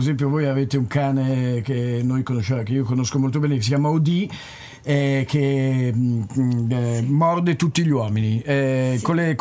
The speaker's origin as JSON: {"language": "Italian", "town": "Florence", "region": "Tuscany", "country": "Italy", "said": "io sono fiorentina."}